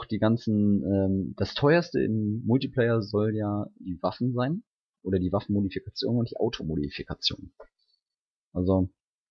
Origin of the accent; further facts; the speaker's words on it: China; German is a second language; Ich habe eine Xbox 360 in China. Wow. Ich als Chinese mag